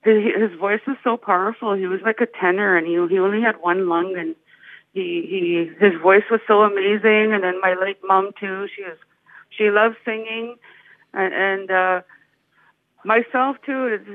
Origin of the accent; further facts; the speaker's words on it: Opaskwayak Cree Nation, Manitoba, Canada; Well, I grew up in Opaskwayak Cree Nation. I went to school in Toronto for college